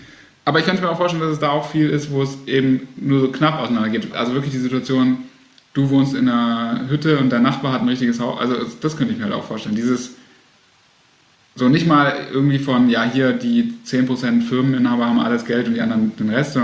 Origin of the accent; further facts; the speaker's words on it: Baden-Württemberg, Germany; Ich komme nämlich aus dem Land, wo Milch und Honig fließt, aus Baden-Württemberg.